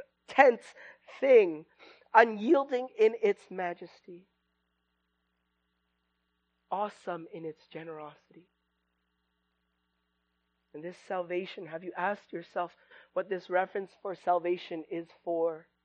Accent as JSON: {"language": "English", "country": "Canada", "said": "I'm from Canada. None of you have ever eaten ketchup chips before, likely."}